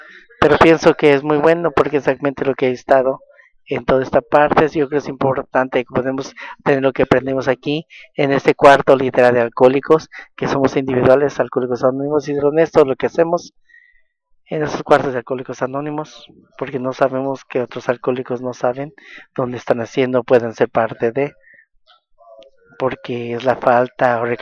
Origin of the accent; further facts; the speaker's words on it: California, United States; Porque soy del sur de California y está frío y no mezclamos.